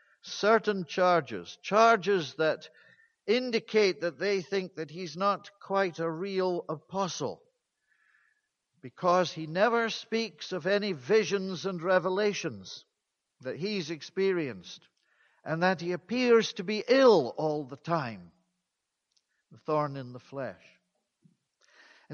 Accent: Edinburgh, Scotland, United Kingdom; I knew of a Pentecostal pastor in Scotland in my hometown of Edinburgh

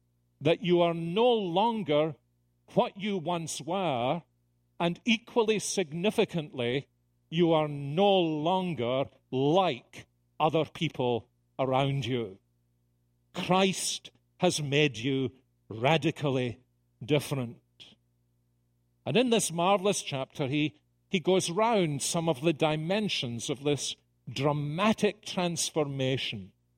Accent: Scotland, United Kingdom; So I, as a Scotsman, refreshed by a return to Scotland, feeling at home in Scotland

